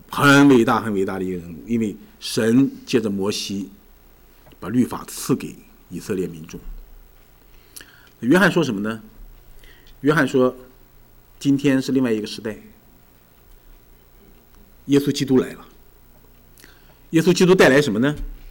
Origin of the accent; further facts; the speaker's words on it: China; 很容易把我们中国人啊引到另一个误区当中去